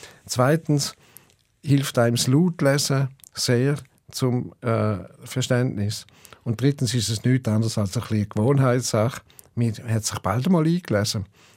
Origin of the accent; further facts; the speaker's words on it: Rorschach, St. Gallen, Switzerland; accent: St. Gallen dialect; mein Dialekt ist ein St. Galler Dialekt, aber nicht ein reiner Stadt-St. Galler-Dialekt, sondern ein Dialekt von Rorschach und Umgebung. Das ist ja die Grenze zum Rintel. Ich fühle mich eigentlich als Unterrintler. So bin ich aufgewachsen.